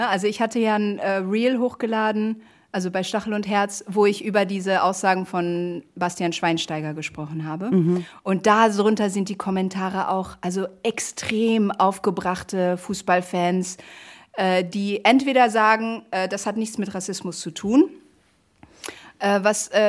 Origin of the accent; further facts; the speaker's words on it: Netherlands; Ich habe ja einen Großteil meiner Kindheit in Holland verbracht